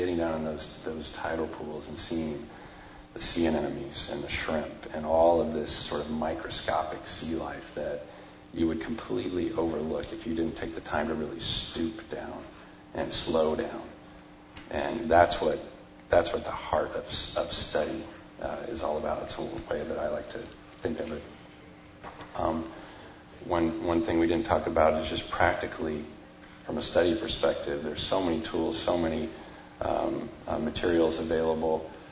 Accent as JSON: {"language": "English", "country": "New Zealand", "tie": "born or raised there", "said": "We grew up in New Zealand for a while."}